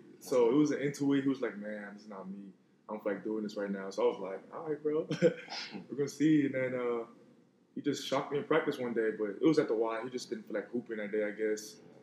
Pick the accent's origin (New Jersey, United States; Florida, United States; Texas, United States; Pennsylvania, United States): Texas, United States; Houston; also born or lived in Nigeria; I just say because I was born in Houston. Then I went to Nigeria my fourth grade year to, like, know where I was from with my dad, my brothers.